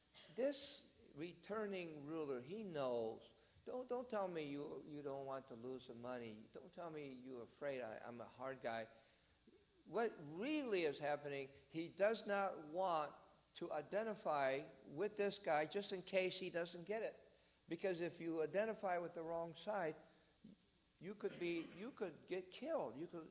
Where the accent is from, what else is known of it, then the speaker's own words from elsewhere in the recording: United States; You know, I grew up in America, but I follow Chinese history